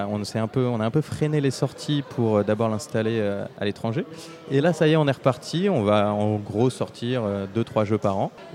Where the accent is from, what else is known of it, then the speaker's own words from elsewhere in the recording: Paris, Île-de-France, France; Moi, je suis de Paris, moi.